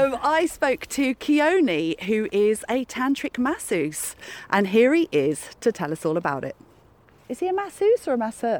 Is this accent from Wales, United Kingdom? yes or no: yes; Wales, United Kingdom; I was brought up in the country, I was brought up in West Wales